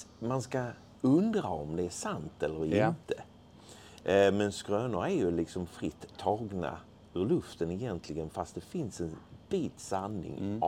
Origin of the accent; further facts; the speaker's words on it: Skåne, Sweden; jag är ju skåning, så att jag gillar de skånska historierna.